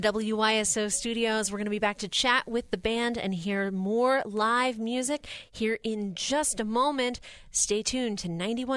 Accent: Midwest, United States; accent: Midwestern; I'm not going to let my Midwestern accent get in the way of that this time.

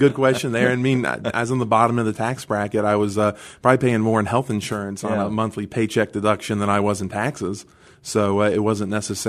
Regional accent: Gastonia, North Carolina, United States; Born and raised in Gastonia, went to a private school. I was just surrounded by that, and that certainly played a part.

